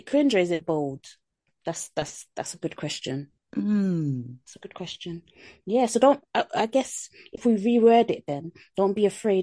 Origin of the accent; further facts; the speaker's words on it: United Kingdom; It's like that Britishness inside us is like we're fighting cringe every single second of every day. That's what being British is.